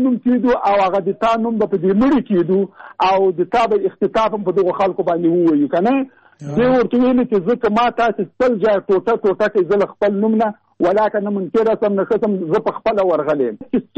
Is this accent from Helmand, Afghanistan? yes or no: no; Jalalabad, Nangarhar, Afghanistan; زه د جلال آباد.